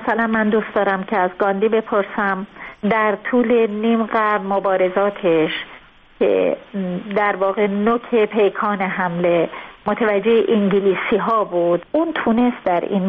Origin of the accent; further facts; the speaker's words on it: Langarud, Gilan, Iran; خب ما خودمونم خب شمالی هستیم، ما نگرودی هستیم.